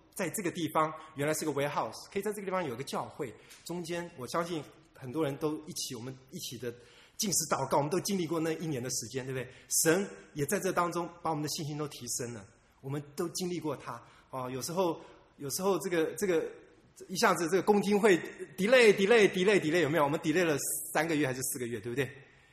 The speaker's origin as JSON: {"language": "Chinese", "country": "Taiwan", "tie": "born or raised there", "said": "我们在小时候在台湾有那种，就后门"}